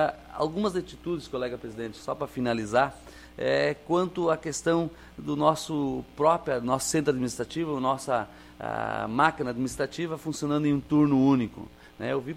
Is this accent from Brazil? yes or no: yes; Rincão do Espraiado, Rio Grande do Sul, Brazil; especialmente a minha região do Rincão do Espaiado, foi onde eu nasci e me criei